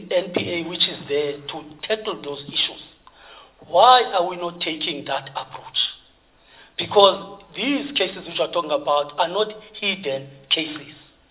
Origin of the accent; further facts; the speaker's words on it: Khayelitsha, Western Cape, South Africa; I'm coming from Khayelitsha, practically, but I want to expose how Khayelitsha is